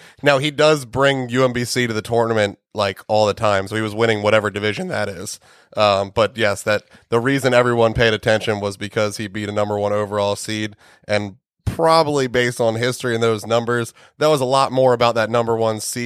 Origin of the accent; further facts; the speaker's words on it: Falston, Maryland, United States; I was born and raised in Falston, Maryland.